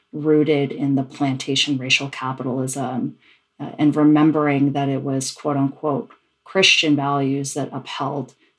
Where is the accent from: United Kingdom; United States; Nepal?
United States; Maryland; And I was not born in the South. I grew up in Maryland and internationally. My parents did different kinds of international work.